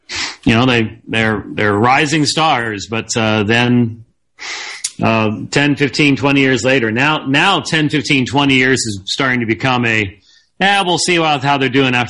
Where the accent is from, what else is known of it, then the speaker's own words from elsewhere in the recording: Arizona, United States; You know, because I'm from Arizona, you actually talk to people.